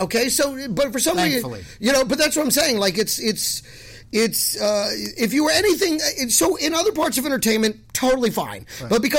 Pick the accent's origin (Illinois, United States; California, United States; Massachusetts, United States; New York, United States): California, United States; also born or lived in San Jose; I was actually born here in California, in San Jose, California.